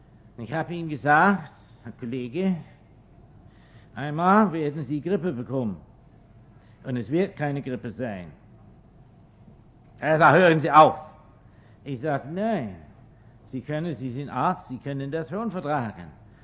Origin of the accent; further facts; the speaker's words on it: England, United Kingdom; German is a second language; Aber ich hatte aber keine Uniform. Denn ich bin kein Amerikaner, sondern Engländer. Ein Engländer darf eine amerikanische Uniform nicht tragen.